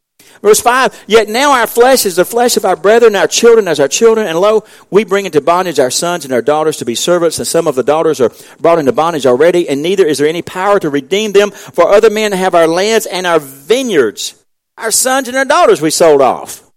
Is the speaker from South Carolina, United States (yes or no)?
yes; Watts Mill, South Carolina, United States; And I grew up in Watts Mill, of course. And so there's a lot of mill houses in Watts Mill.